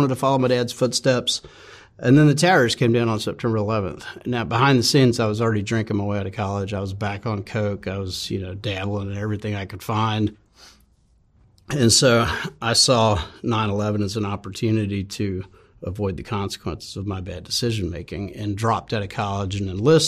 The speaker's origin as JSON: {"language": "English", "town": "Memphis", "region": "Tennessee", "country": "United States", "also_born_or_lived": "Fort Campbell", "said": "I'm from, it's going to be Memphis."}